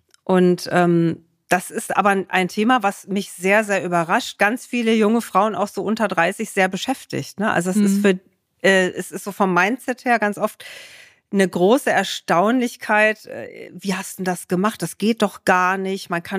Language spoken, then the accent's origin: German; Hanover, Lower Saxony, Germany; Ich bin aus Hannover